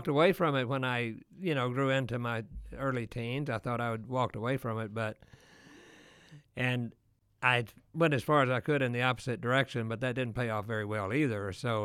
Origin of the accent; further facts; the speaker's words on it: Texas, United States; I'm saying if you grew up in where I grew up in Texas and what they were teaching